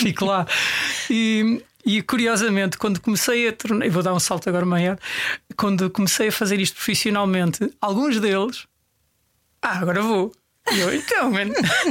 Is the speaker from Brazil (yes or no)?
no; Portugal; Sou daqui da Calçada de Carris, a 100 metros. Eu digo sempre que estou que nasci a 100 metros da placa.